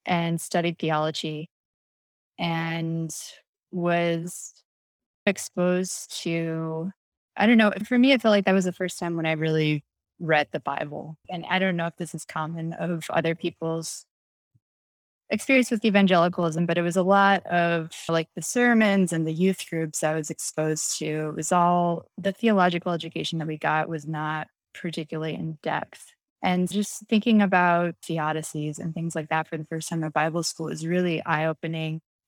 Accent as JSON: {"language": "English", "region": "Midwest", "country": "United States", "tie": "born or raised there", "also_born_or_lived": "Michigan / Wisconsin / Illinois", "said": "I grew up mostly in the Midwest. My family moved around a lot. We were in Michigan, Wisconsin, Illinois."}